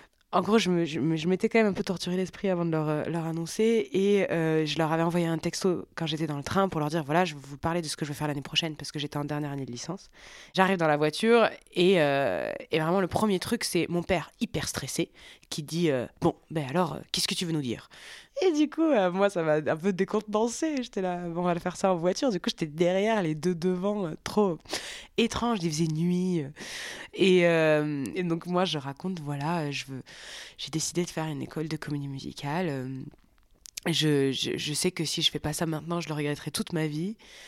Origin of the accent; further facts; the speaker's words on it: Occitanie, France; j'ai 25 ans, je viens du Gers et d'Aveyron